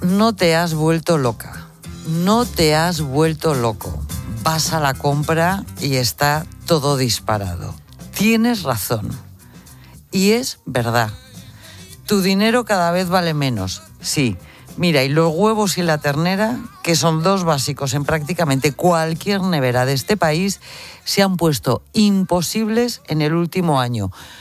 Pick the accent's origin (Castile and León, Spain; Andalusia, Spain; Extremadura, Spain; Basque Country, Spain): Castile and León, Spain; Burgos; Oye, yo soy de Burgos.